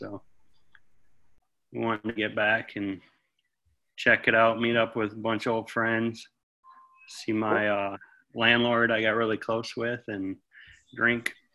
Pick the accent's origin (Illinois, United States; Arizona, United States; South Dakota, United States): South Dakota, United States; now in Cottage Grove, United States; No, I'm from South Dakota.